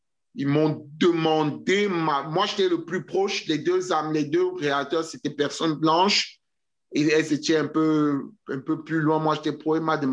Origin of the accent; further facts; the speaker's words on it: Cameroon; moved away as an adult; now in Canada; En tant qu'étranger, en tant que Camerounais, quelqu'un qui est venu il y a quelques années au Québec